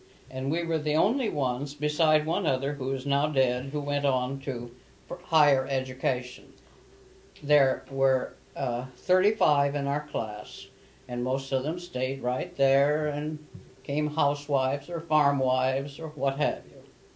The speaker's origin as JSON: {"language": "English", "town": "Cambridge", "region": "Nebraska", "country": "United States", "tie": "born or raised there", "also_born_or_lived": "Beaver City, Nebraska", "said": "I was born in Beaver City, Nebraska, which is the county court house, and my father was in the Treasury Department of the county. We were there only 3 years, and then moved to Cambridge, Nebraska, where I grew up."}